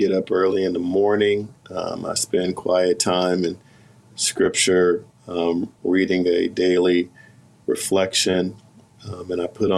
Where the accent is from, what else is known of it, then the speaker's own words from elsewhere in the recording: Sacramento, California, United States; I am calling from Northern California, here in Sacramento, California, the state's capital, where I'm born and raised.